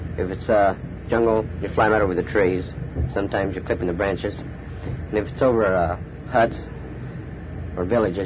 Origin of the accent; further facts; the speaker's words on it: Loveland, Colorado, United States; born there; now in Newport Beach, United States; No, I was born in Loveland, Colorado.